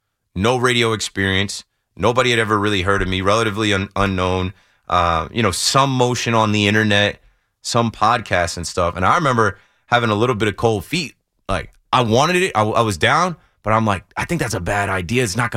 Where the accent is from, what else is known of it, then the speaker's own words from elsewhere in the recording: New Jersey, United States; Like, I'm not from New York. I'm from New Jersey.